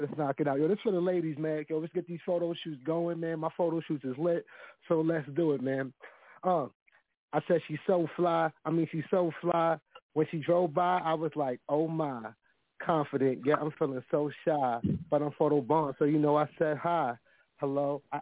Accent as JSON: {"language": "English", "town": "Bronx", "region": "New York", "country": "United States", "said": "Yeah, I'm doing well. I'm from the Bronx, New York."}